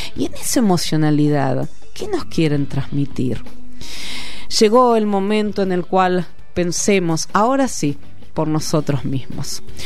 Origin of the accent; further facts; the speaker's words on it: Argentina; Nos interpela como argentinos y argentinas y nos interpela a nivel mundial.